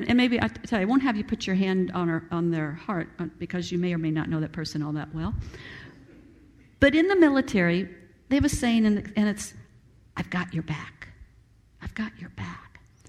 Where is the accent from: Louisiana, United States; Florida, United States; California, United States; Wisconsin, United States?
Florida, United States; Tampa; I come from Tampa, and you may or may not know that MacDill Air Force Base in Tampa is